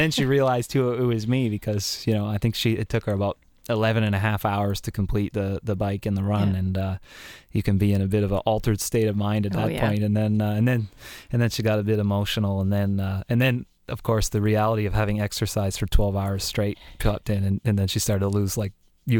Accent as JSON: {"language": "English", "country": "Canada", "said": "even being a Canadian"}